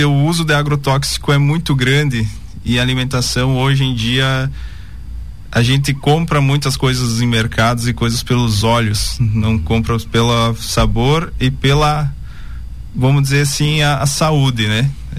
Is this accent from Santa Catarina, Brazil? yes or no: yes; Xaxim, Santa Catarina, Brazil; Sou natural aqui de Xaxim mesmo. Meus pais são daqui, sempre tive aqui junto a esse município.